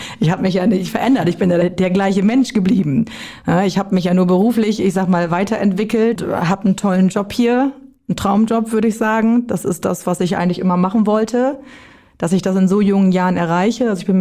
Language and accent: German; Büren, Lower Saxony, Germany; born there; Ich komme aus dem Landkreis Cloppenburg. Ich komme gebürtig aus Büren. Das liegt in der Gemeinde Emsteck. Und ich wohne mittlerweile in Garl zusammen mit meiner Familie.